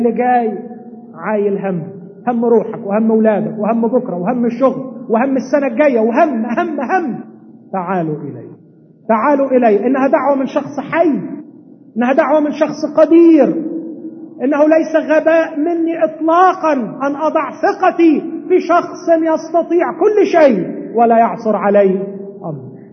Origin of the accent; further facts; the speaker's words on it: Egypt; ودي بالمناسبة برضو عيب من عيوبنا كمصريين